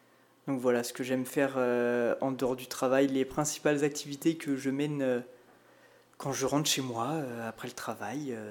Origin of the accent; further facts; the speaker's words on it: La Tranche-sur-Mer, Pays de la Loire, France; moi, je suis originaire de Vendée, à la base. Je suis originaire de pas très loin d'ici, je suis originaire de La Tranche-sur-Mer.